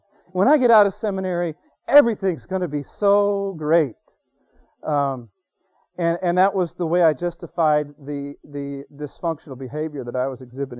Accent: Florida, United States; also born or lived in Illinois; I grew up in Florida for the most part. The first 6 years were in Illinois.

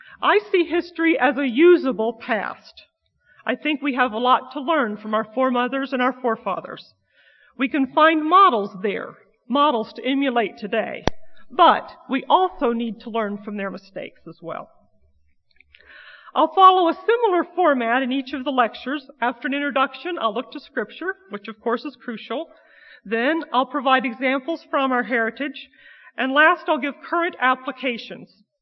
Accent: Kentucky, United States; I grew up in Kentucky, and I think that's one reason why Asbury was a favorite of my dad's. I was born in northeast Kentucky

